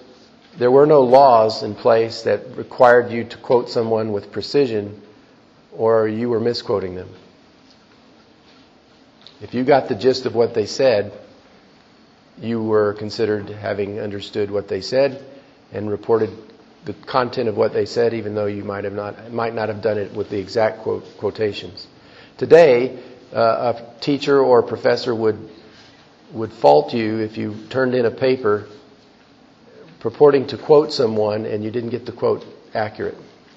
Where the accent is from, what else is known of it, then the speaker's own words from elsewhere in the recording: Texas, United States; It broke me from a lot of bad habits growing up in South Texas. It was not uncommon for us to use double negatives with regularity.